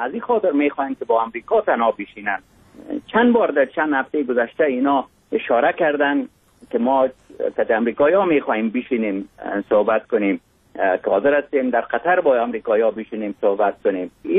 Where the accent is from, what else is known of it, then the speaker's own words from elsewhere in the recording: Mazar-i-Sharif, Balkh, Afghanistan; born there; شروع میشه کتاب با بحث درباره زادگاهم که در افغانستان در مزار شریف که چطور بود